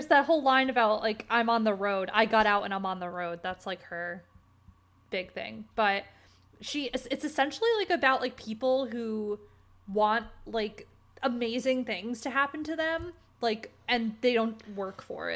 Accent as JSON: {"language": "English", "town": "Vernon", "region": "New Jersey", "country": "United States", "tie": "born or raised there", "said": "I grew up in Vernon, New Jersey, home of like Action Park / Mountain Creek. But like I grew up there for 20 years before I moved out of there."}